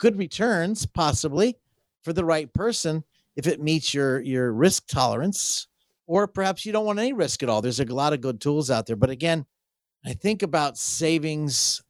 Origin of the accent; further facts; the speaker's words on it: Jacksonville, Florida, United States; We grew up in Jacksonville, Florida, and he could sit around the campfire, shoot the breeze, and then go work out every day.